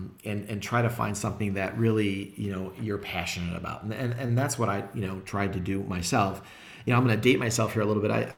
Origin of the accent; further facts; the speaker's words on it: Chicago, Illinois, United States; But listen, at the end of the day, you know, as a Chicagoan, you know, Chicago overall is a great city.